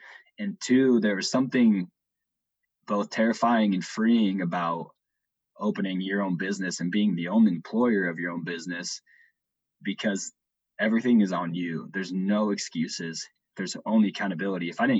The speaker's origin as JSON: {"language": "English", "town": "Harlan", "region": "Iowa", "country": "United States", "lives_now": "Lincoln, United States", "said": "I'm not from Lincoln. I'm from Harlan, Iowa."}